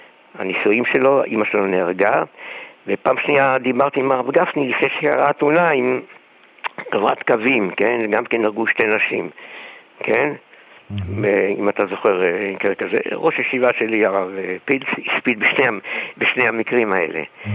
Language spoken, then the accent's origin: Hebrew; Haifa, Haifa District, Israel; אני חיפאי